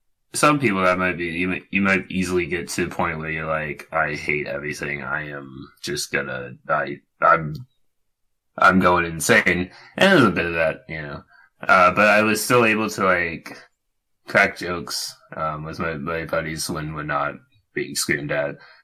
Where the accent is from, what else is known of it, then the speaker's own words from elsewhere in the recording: New York, United States; We were located in New Jersey, and you know, I grew up in New York, and so I gotta hate it automatically